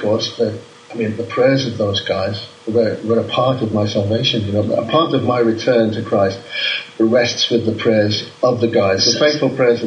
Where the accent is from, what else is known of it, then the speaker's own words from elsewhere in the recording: Liverpool, North West England, United Kingdom; And at that time in Liverpool, remember, I'm from Liverpool